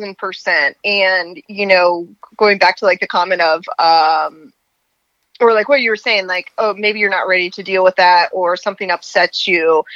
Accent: Lincoln, Nebraska, United States; So I grew up in Lincoln, Nebraska.

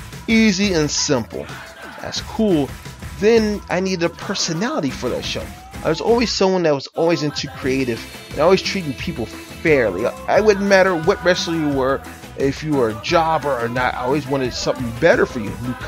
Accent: Las Vegas, Nevada, United States; I am born and raised in Las Vegas. I live in Las Vegas right now. I represent Las Vegas to the fullest.

